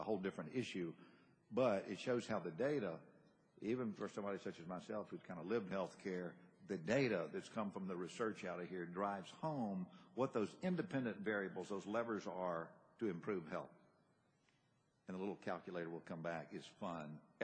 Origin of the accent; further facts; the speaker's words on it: Tennessee, United States; my state of Tennessee, when you do that and you look at Dr. Braveman's data, we rank 47th out of 50, my home state